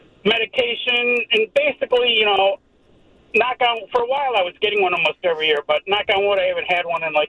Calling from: Bolingbrook, Illinois, United States; I'm in Bolingbrook

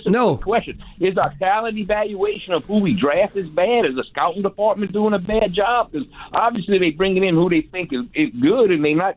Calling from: Lockport, Louisiana, United States; I'm calling from Lockport, Louisiana, close to you, Bobby.

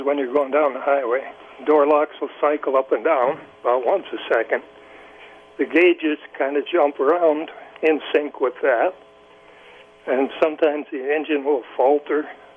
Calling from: Aladdin, Wyoming, United States; Pat is my wife. She called in. … from Aladdin, Wyoming.

